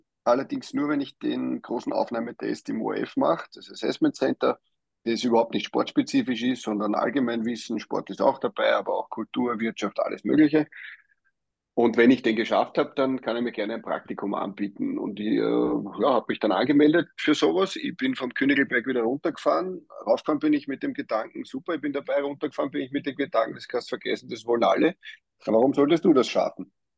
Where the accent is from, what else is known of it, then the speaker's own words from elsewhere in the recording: Vienna, Austria; born there; now in Vorarlberg, Austria; Ich bin in Wien geboren und lebe jetzt schon seit über 10 Jahren und das sehr, sehr gerne am anderen Ende in Vorarlberg.